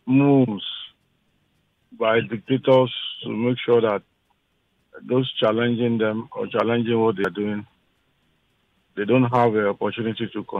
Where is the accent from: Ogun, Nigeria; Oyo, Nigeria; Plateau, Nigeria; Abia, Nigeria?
Ogun, Nigeria; Ijebu-Ife; I'm from Ijebufe, and I always have.